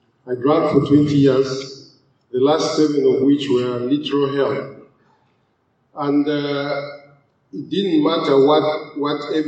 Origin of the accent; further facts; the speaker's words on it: Uganda; I am from Uganda in East Africa.